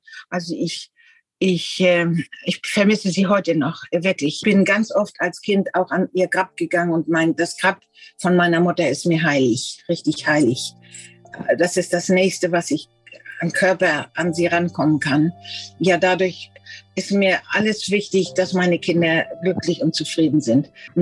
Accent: Kappeln, Schleswig-Holstein, Germany; also born or lived in Flensburg / Zimbabwe / Lübeck; now in Perth, Australia; Ich bin in Flensburg geboren und in Kappeln oder in der Umgebung von Kappeln groß geworden, in Kappeln zur Schule gegangen. Dann sind wir nach Zimbabwe ausgezogen für ein Jahr, dann in die Nähe von Lübeck gezogen und von dort sind wir nach Australien gekommen

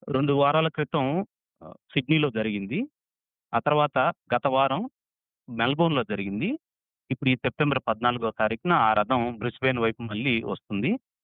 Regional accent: Telugu states, India; now in Australia; మనం ఇండియా లేదా మన తెలుగు రాష్ట్రాల నుంచి దూరంగా ఆస్ట్రేలియాలో ఉంటున్నాము.

